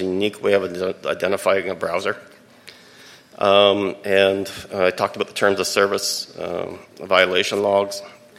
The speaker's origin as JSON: {"language": "English", "country": "Canada", "said": "We're a Canadian nonprofit. Both Chris and I are Canadian."}